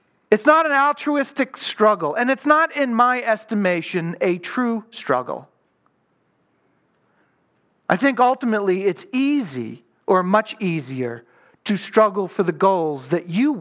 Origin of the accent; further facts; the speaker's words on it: Boston, Massachusetts, United States; I grew up in the Boston area during the 80s